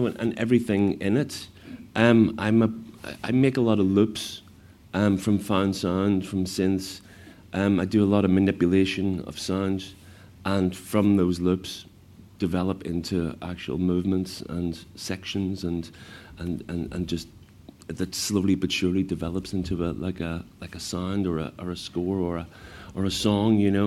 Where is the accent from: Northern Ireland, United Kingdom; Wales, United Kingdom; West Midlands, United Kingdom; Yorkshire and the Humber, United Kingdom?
Northern Ireland, United Kingdom; Belfast; But, you know, growing up in Belfast helped.